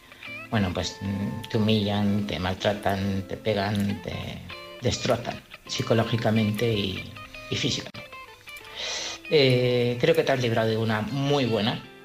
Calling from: Community of Madrid, Spain; de un pueblo de Madrid.

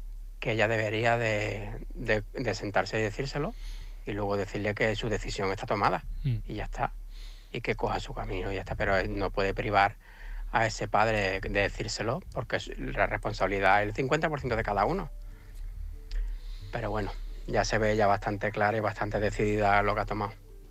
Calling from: Cádiz, Andalusia, Spain; de Cádiz.

